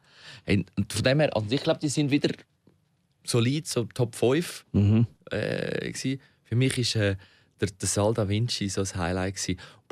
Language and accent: German; Switzerland; Musikalisch war es auch bei uns in der Schweiz interessanter als Österreich